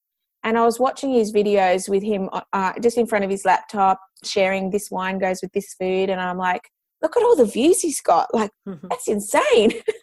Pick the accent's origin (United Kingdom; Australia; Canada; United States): Australia; Sydney, New South Wales; moved away as an adult; now in Tweed Coast, Australia; And I moved away from Sydney where I had grown up, and to start a new life up here on the Tweed Coast.